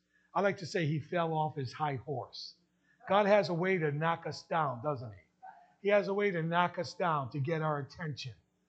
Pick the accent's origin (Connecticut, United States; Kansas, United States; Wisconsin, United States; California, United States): Connecticut, United States; Danbury; I'm sure if you were to go back to my hometown in Danbury, Connecticut, and you would talk to those that are my age and went to the school that I went